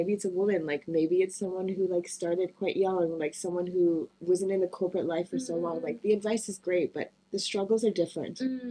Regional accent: Switzerland; So growing up in Switzerland, mm-hmm. I spent a lot of time in nature.

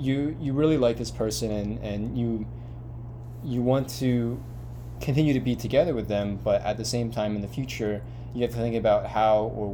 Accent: United States; I think, are like the things that I experienced as like growing up in America as a child, like the TV shows that I watched

